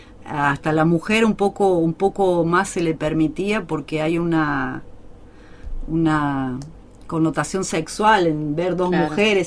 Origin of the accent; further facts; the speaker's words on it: Paso de los Libres, Corrientes, Argentina; Yo me fui de Paso Los Libres